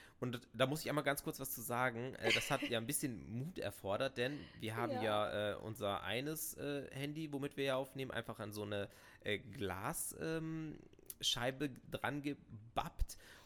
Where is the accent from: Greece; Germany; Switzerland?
Greece; Und gerade ich als Grieche muss sagen